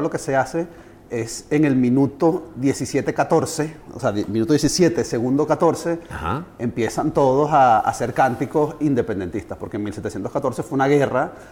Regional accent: Venezuela; now in Spain; Mi cultura también, aunque yo nací en Venezuela, soy profundamente venezolano, yo siempre tuve esa parte de cultura.

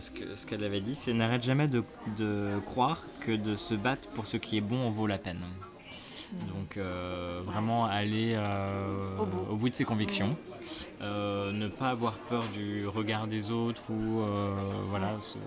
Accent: Pays de la Loire, France; Et moi, je suis natif des Pays de la Loire.

